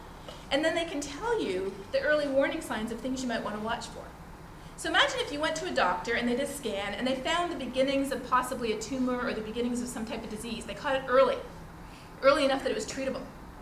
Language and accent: English; Toronto, Ontario, Canada; I'm from Toronto myself.